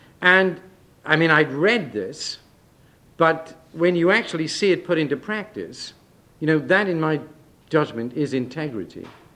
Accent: Wales, United Kingdom; I'm a Welshman as well, and I'm very human, and I just love a fight sometimes.

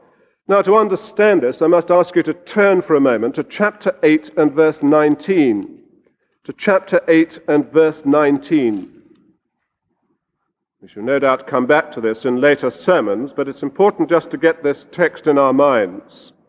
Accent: London, United Kingdom; I was brought up in the London area

